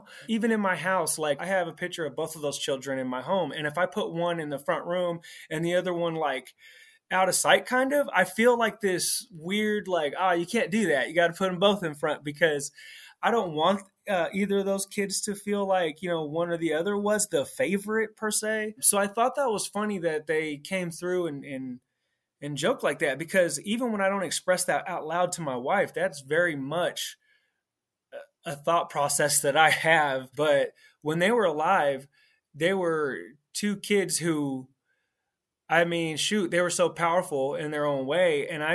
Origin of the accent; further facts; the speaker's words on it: California, United States; I'm from the Bay Area, California.